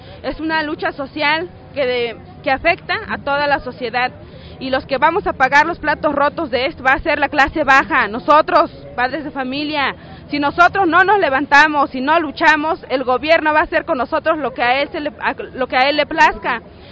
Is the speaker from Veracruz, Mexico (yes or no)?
yes; Veracruz, Mexico; Nosotros venimos del estado de Veracruz, de la zona norte.